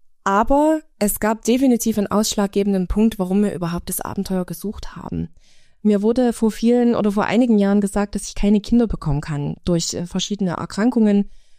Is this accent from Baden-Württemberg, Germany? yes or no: no; Saxony, Germany; wir kommen aus dem Erzgebirge